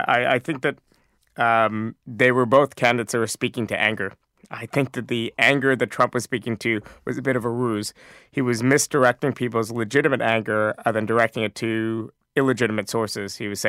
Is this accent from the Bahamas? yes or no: no; New York, United States; It was simply because I grew up in New York State, and most of the competitive elections in my area